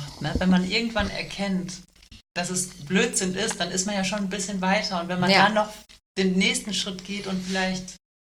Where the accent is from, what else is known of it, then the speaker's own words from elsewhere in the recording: Serbia; now in Germany; Ich war jetzt auch, ich glaube, dieses Jahr mit der in meiner Heimatstadt in Serbien und ja.